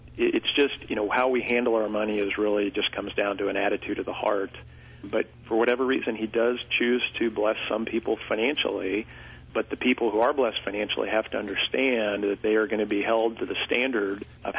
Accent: Champaign, Illinois, United States; to have it in my hometown of Champaign is really exciting.

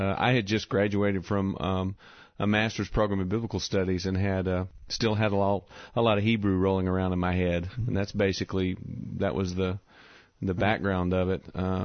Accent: Franklin, United States; that makes me almost appreciate my hometown, because we have a big racial reconciliation movement going on in Franklin, have for about the last 10 or 15 years.

